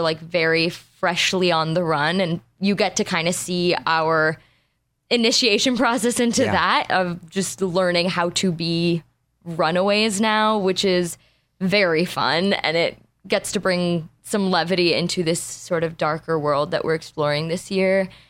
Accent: Los Angeles, California, United States; I know. We were born and raised here. It's very strange, the culture.

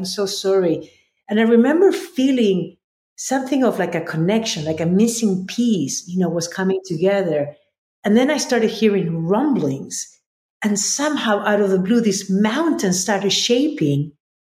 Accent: Lima, Peru; So I was born and raised in Lima, Peru.

